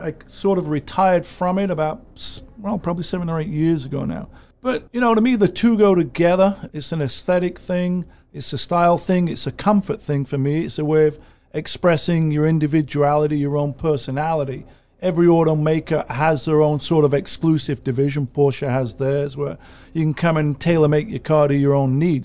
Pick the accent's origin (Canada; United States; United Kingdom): United Kingdom; England; Well, I'm English, English rose